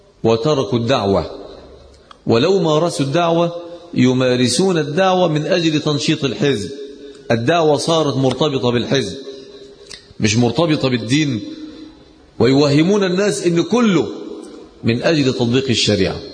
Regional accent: Egypt

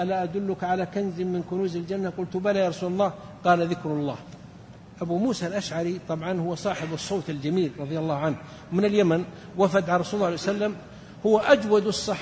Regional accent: Saudi Arabia; في رجل عندنا في السعودية كان هو عامي

